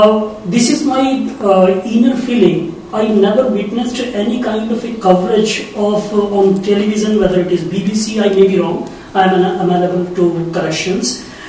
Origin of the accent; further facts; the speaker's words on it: India; from India, from South Asian University.